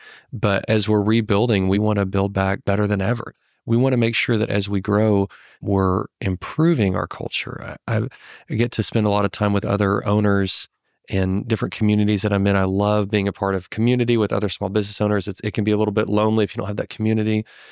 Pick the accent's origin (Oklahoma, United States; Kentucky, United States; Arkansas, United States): Arkansas, United States; We're from Arkansas. I've been in Arkansas my whole life.